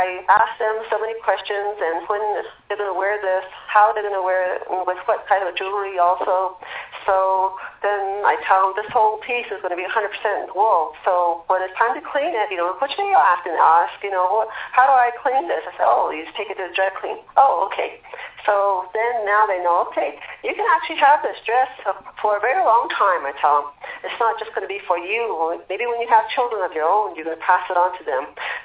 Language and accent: English; Fort Defiance, Arizona, United States; I'm originally from Fort Defiance, Arizona. Raised here. My clans are Tupahis, which is my mother's, and my father's clan, Hanalahni